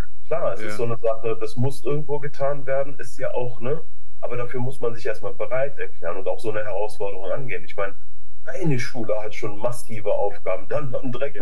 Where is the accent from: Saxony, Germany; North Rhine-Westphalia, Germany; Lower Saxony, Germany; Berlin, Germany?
North Rhine-Westphalia, Germany; Wuppertal; ich komme aus Wuppertal